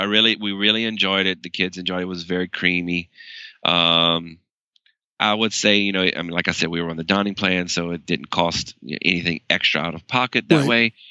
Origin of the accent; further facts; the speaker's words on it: Louisiana, United States; I mean, I'm from Louisiana, and, you know, our weather is Florida weather most of the time.